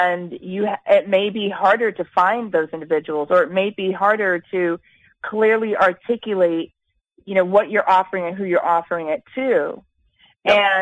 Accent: Jamaica; because I'm from Jamaica, as you know.

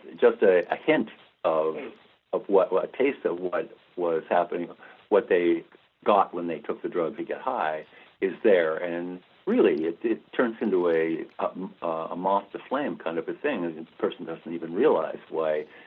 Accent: Pennsylvania, United States; I'm from Western Pennsylvania. If you didn't drink beer as a teenager in Western Pennsylvania, they took you out of, they sent you away from the county.

